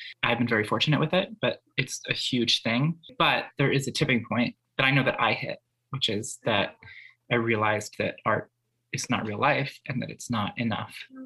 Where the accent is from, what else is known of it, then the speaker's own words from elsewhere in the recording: Delaware County, Pennsylvania, United States; now in Philadelphia, United States; I'm a artist, educator, storyteller, musician, performer person, born and raised in Delco and living, working in Philadelphia for like the past 13 years or so.